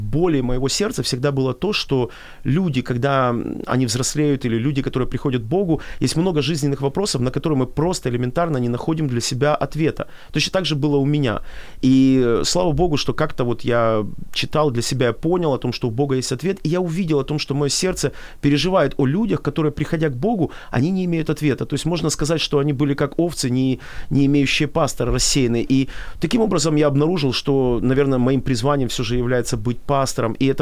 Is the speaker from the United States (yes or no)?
no; Ukraine; born there; Я родился в Украине, и всю жизнь я мечтал, наверное, видел свое будущее в этой стране, никогда не думал о том, чтобы куда-то уезжать.